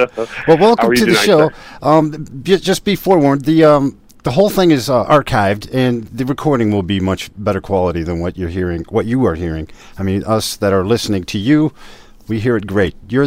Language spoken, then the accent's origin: English; Detroit, Michigan, United States; where I grew up in Detroit area, kind of used to that stuff